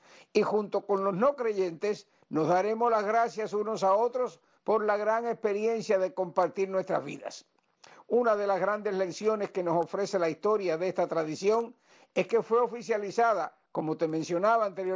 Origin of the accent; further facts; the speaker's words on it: Cuba; siendo cubano como lo soy